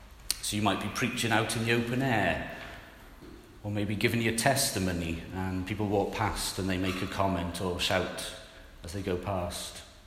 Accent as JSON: {"language": "English", "region": "Wales", "country": "United Kingdom", "said": "Being Welsh, I know not everyone is Welsh, but if you live in England and you're a Welshman, you are very much still a Welshman. If somebody says, what nationality are you? You're Welsh, and your home is Wales."}